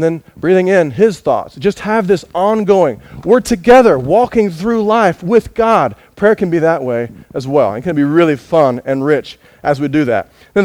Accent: United States; You can tell I'm American, right? Got to have cereal.

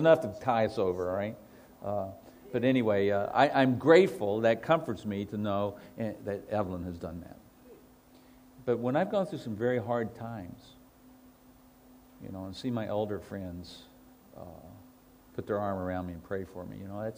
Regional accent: United States; I try not to I'm American, so I try not to talk about stuff.

